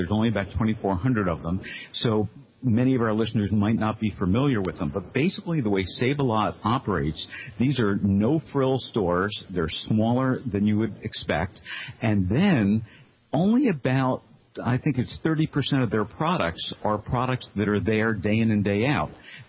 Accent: New Jersey, United States; And then as far as flavor goes, I've got to tell you, growing up in New Jersey, I was near a Carvel store.

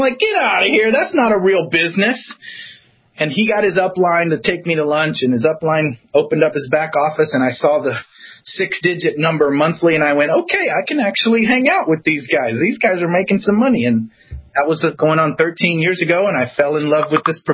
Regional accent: Florida, United States; I grew up in Florida. I grew up in the redneck part of Florida. I'm a very proud American.

